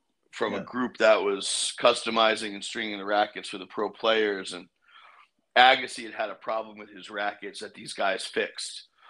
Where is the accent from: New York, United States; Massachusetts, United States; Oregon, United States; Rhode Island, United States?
Rhode Island, United States; And then I grew up in Rhode Island, so the Tennis Hall of Fame is there.